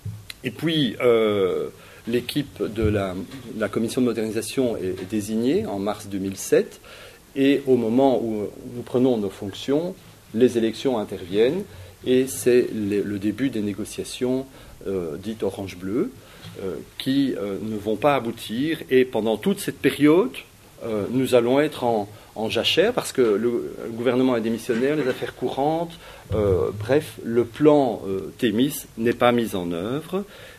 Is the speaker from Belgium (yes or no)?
yes; Belgium; En tout cas, chez nous, en Belgique, il est vraiment d'actualité.